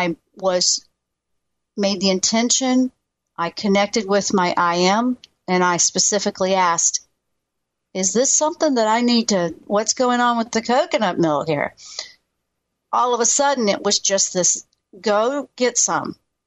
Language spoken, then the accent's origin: English; the South, United States; I grew up in the South eating, you know, the way the South cooks, you know, the old school.